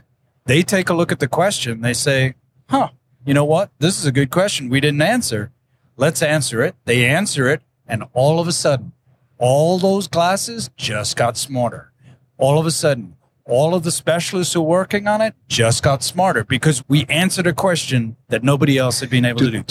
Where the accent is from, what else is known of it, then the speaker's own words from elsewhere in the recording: South Africa; We grew up in South Africa and my dad was an industrial psychologist.